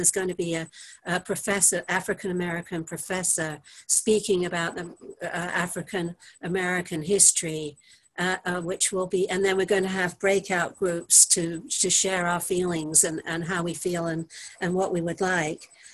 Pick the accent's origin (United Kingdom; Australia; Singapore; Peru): United Kingdom; England; also born or lived in Jerusalem; now in United States; I live in Central California near the ocean, but I grew up in England. So I have a sort of a little bit of a different perspective, but I want to share, I lived in Jerusalem for 9 years